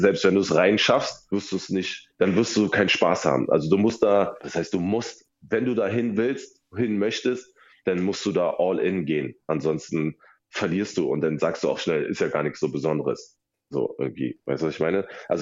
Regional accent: Berlin, Germany; Naja, ich bin halt ein Berliner Kind und Berlin ist nun mal eine Techno-Stadt.

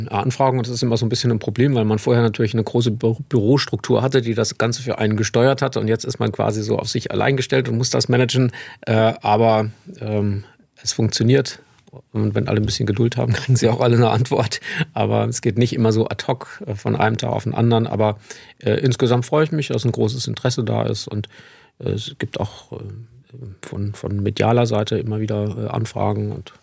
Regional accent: Landau, Rhineland-Palatinate, Germany; ich komme aus dem Süden von Rheinland-Pfalz, aus Landau und wohne dort auch in der Nähe mit meiner Familie und bin ja in der Südpfalz sehr glücklich.

